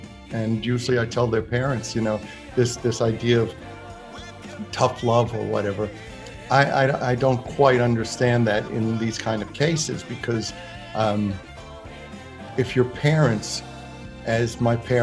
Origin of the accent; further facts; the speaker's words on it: New York, United States; So I'm a New Yorker. That's really very much an important part and an immovable part and irreplaceable part of who I am.